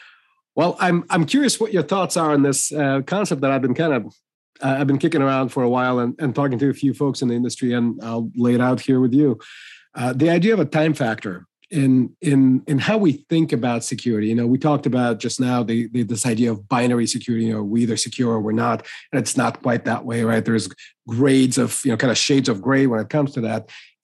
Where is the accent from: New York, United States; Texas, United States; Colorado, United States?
New York, United States; the analogy I used back in the day when I grew up in New York, and you'd go down the street, you know, back in the 90s